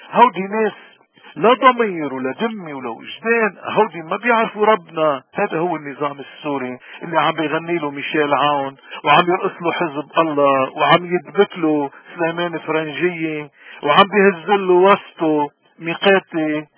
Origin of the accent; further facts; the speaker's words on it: Lebanon; ما بحياتنا نحن كلبنانيين اكتر دولة عانينا منهم